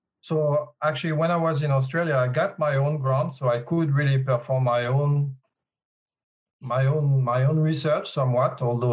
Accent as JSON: {"language": "English", "town": "Paris", "region": "Île-de-France", "country": "France", "also_born_or_lived": "Grenoble / Sydney", "said": "so I did my PhD in Grenoble in France. And I'm originally from Paris, so I studied in Paris."}